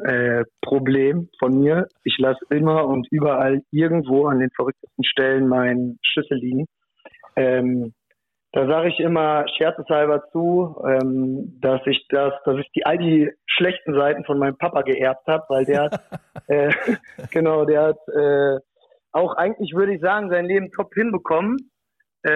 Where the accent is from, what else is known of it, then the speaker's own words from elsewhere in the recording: Korschenbroich, North Rhine-Westphalia, Germany; Ja, also angefangen hat in Korschenburg, in meinem Heimatdorf.